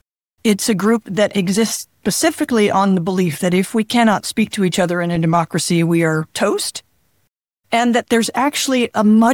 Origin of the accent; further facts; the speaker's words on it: Alaska, United States; I grew up in Alaska.